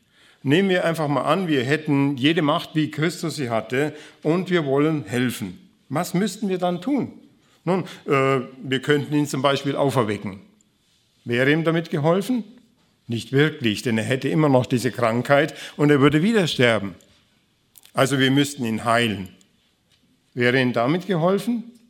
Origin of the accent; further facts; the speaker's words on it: Bavaria, Germany; Ich komme aus dem Allgäu